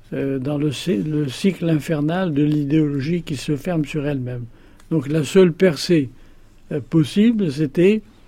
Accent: Morocco; Je ne suis pas un juif qui parle de la situation des juifs, je suis un marocain qui parle d'une situation propre à des juifs marocains.

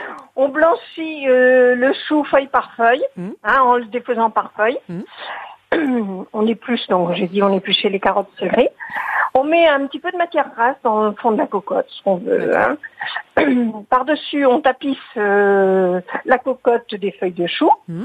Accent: Brittany, France; Moi, je viens de Bretagne

